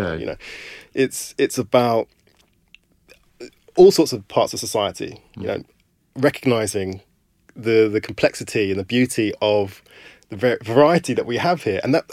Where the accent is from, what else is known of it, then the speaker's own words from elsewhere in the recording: London, United Kingdom; I remember someone asking me, where am I from? And I said, I'm from London. I go, no, but where are you really from? I was born in Camberwell.